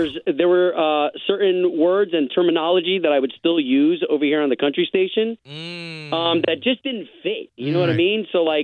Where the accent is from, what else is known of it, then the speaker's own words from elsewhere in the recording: Tampa, Florida, United States; You know, I grew up in Tampa. So I went to high school there at Howard W. Blake School of Performing Arts.